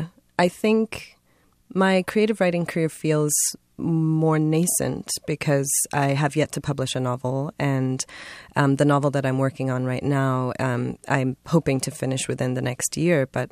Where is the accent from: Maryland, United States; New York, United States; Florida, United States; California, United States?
Maryland, United States; Baltimore; All of that is true in Zambia as well, but I definitely felt it growing up in Baltimore.